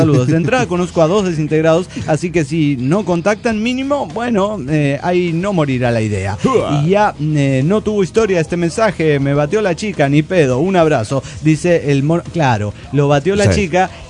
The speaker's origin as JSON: {"language": "Spanish", "town": "Calpulalpan", "region": "Tlaxcala", "country": "Mexico", "said": "de Calpulalpan, Tlaxcala, México."}